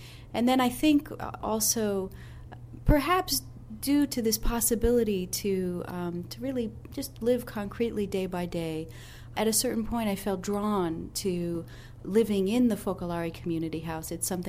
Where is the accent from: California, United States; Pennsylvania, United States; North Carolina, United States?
California, United States; Los Angeles; I grew up in Los Angeles, and I found it was just a tremendous anchor